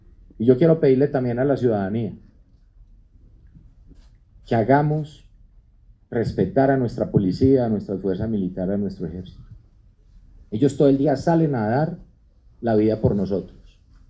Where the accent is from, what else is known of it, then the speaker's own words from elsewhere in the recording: Colombia; que valoremos como colombianos lo que hace nuestra policía y nuestro ejército